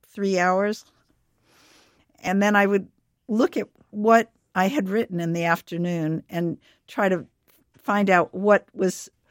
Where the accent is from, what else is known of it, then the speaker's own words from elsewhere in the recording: Providence, Rhode Island, United States; Well, I grew up in Providence, and actually we all three went to Michigan.